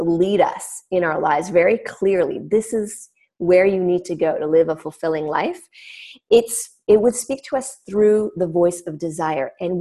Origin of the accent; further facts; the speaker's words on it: Canada; So I'm French Canadian born. and I was raised on a Native reservation in Canada.